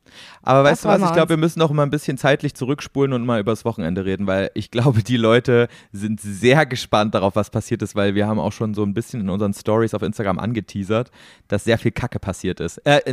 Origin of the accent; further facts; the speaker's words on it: East Germany, Germany; Ich komme aus Ostdeutschland, da gab es keine Wurfzelte, da gab es nur die mit den Heringen.